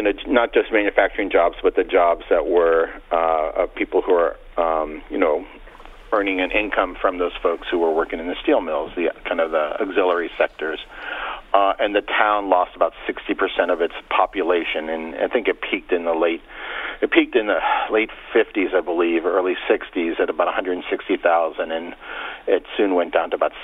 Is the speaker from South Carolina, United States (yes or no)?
no; Youngstown, Ohio, United States; At the time, Youngstown was a pretty prosperous, it wasn't exactly the most culturally progressive community in the world, but, it's a fairly prosperous place. It was very blue collar.